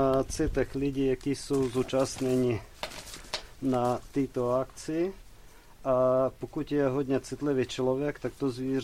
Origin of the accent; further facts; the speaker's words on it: Zakarpattia Oblast, Ukraine; Czech is a second language; Spíš to je původem, odkud pocházím. Pocházím z Karpat, pri Karpatské Rusy.